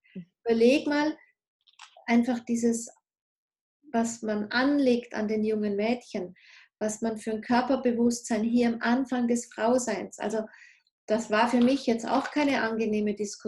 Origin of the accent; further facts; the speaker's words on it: Austria; Bei uns in Österreich ist Mädels nicht ganz so stark wie in manchen Regionen von Deutschland, von der Sprache her.